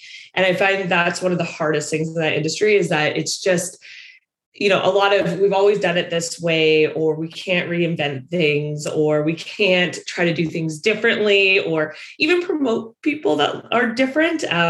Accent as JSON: {"language": "English", "region": "Western Canada", "country": "Canada", "tie": "born or raised there", "said": "So I'm a Canadian, but born and raised in Western Canada"}